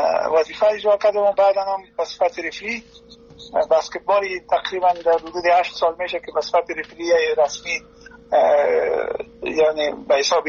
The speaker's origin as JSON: {"language": "Persian", "country": "Afghanistan", "also_born_or_lived": "Turkey", "moved": "yes", "lives_now": "Sweden", "said": "در سال 2014 مهاجر شدم از افغانستان ترکیه و از ترکیه هم تر آمدم به سویدن."}